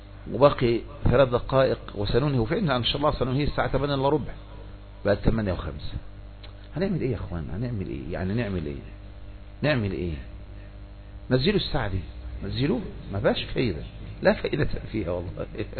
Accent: Egypt; احنا مصريين

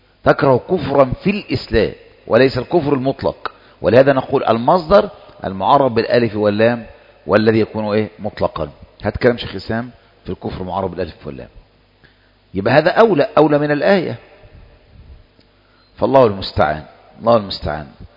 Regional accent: Egypt; الذين أضلوا الشباب عندنا في مصر

